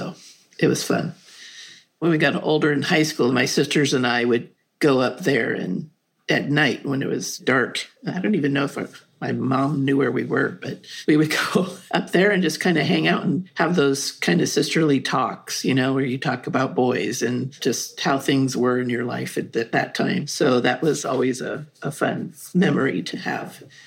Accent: San Anselmo, California, United States; growing up in San Anselmo was an amazing place to grow up because we were outside all the time.

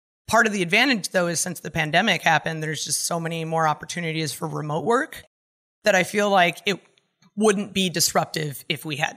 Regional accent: California, United States; moved away; I grew up in California and I moved away, so that should tell you something.

